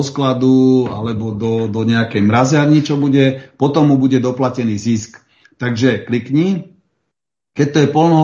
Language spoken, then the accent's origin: Slovak; Veľké Zálužie, Nitra Region, Slovakia; Ja som z Veľkého Zálužia